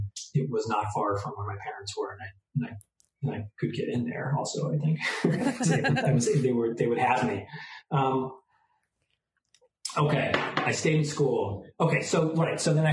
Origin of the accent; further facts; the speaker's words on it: Eastchester, New York, United States; now in Cincinnati, United States; so I grew up in East Chester, but a year into my being in school, I purchased my parents and the entire rest of my family moved to Cincinnati, Ohio.